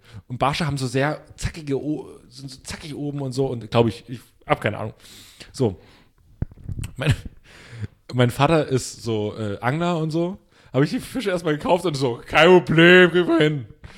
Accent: Pulsnitz, Saxony, Germany; Wir waren in der Kneipe bei mir in meiner Heimatstadt in Pulsnitz.

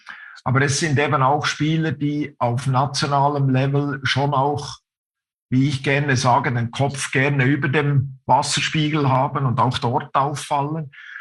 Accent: Bern, Switzerland; accent: Bernese; wenn du meinen Berner Dialekt verstehst, dann hat das unter anderem den Grund, dass die Berner in der Schweiz als ausgesprochene Langsamsprecher gelten.

